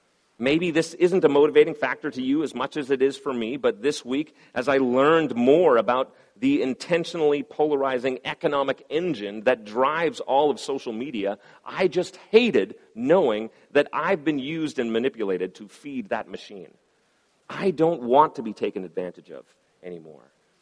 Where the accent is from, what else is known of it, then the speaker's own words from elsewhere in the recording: Canada; found in large quantities in Labrador and Newfoundland within my home country of Canada